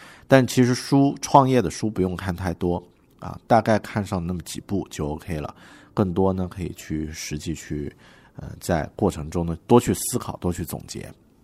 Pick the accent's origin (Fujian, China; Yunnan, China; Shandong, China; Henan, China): Yunnan, China; 我也是云南人，比你更惨